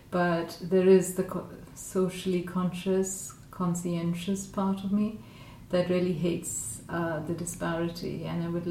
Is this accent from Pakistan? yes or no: yes; Karachi, Sindh, Pakistan; also born or lived in Lahore / Rawalpindi / Bangladesh; I was born in Karachi, but we had quite a peripatetic childhood, with my father being moved around quite a lot. So every 3 years we'd go to different places. And we have lived in Lahore quite a lot, and Rawalpindi, and also what was formerly East Pakistan